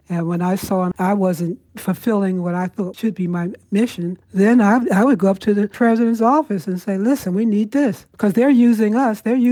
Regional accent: Philadelphia, Pennsylvania, United States; You know, I grew up in Philadelphia, a small black community.

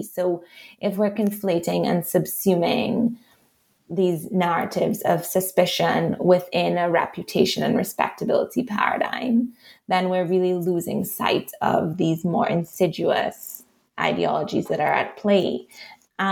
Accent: Trinidad & Tobago; accent: Trinidadian; because I was very naive going in to Barbados, thinking that with the way I looked as a Black woman with my Trinidadian accent, I would have an affinity of sorts with the Afro-Barbadians whom I was interviewing.

